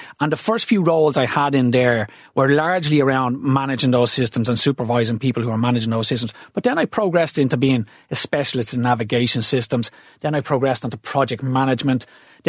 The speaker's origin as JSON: {"language": "English", "town": "Ballymun", "region": "County Dublin", "country": "Ireland", "tie": "born or raised there", "said": "that was my father looking at me growing up in Ballymun"}